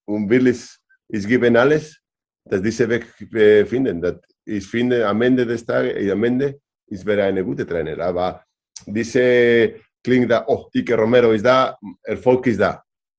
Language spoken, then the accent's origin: German; northern Spain, Spain; German is a second language; ich bin aus dem Norden, aus Spanien